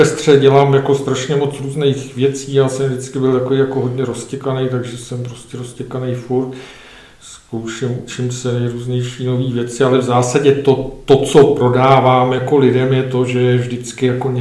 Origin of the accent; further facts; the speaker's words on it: Prague, Czechia; now in Říčany, Czechia; já jsem Pražák rodilej, že jo, a jako měl jsem Prahu jako velmi rád, poměrně dlouho